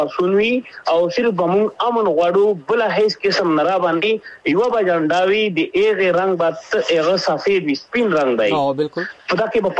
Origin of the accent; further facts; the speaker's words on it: Pakistan; مونږ د پاکستان یو پاکستان دې زمونږ دې